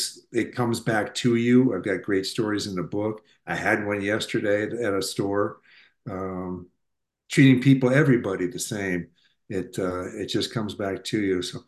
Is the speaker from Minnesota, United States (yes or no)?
yes; Minneapolis, Minnesota, United States; I grew up in Minneapolis. All my relatives are from Iowa.